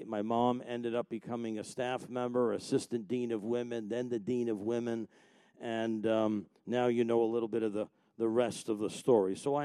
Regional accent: New York, United States; I know, I'm killing you already. I'm from New York. What do we do? Bada bing, bada boom, right?

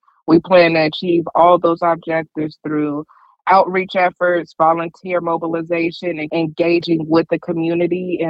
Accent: Las Vegas, Nevada, United States; Yes, well, growing up in Nevada, specifically Las Vegas, I grew up all over. We moved around a lot.

